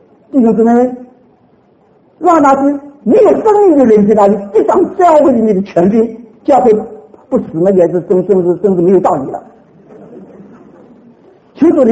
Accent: China; 我们中国人都懂得这个心窍

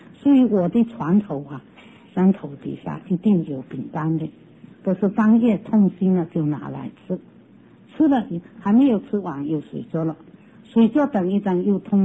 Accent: Fujian, China; Chinese is a second language; 而且我是福建人啊，这个国语也不会讲

